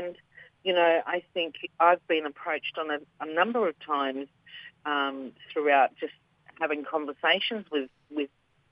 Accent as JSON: {"language": "English", "region": "Western Australia", "country": "Australia", "also_born_or_lived": "Queensland / Cairns", "lives_now": "Darwin, Australia", "said": "I'm Yamaji from Western Australia."}